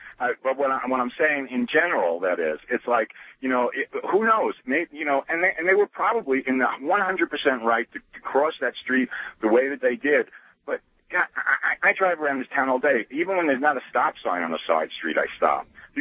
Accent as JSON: {"language": "English", "region": "New York", "country": "United States", "also_born_or_lived": "Los Angeles", "said": "Because I've been around a lot in this country, lived in L.A. I come from New York."}